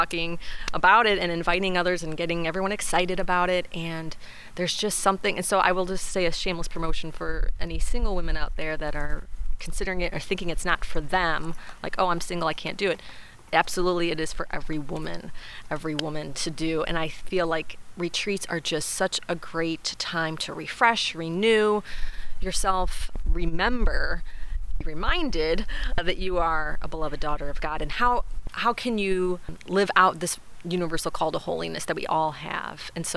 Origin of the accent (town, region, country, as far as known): Cleveland, Ohio, United States; now in Michigan, United States